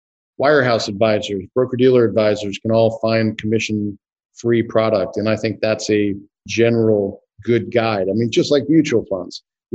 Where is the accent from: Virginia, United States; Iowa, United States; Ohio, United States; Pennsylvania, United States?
Virginia, United States; So I grew up in Northern Virginia.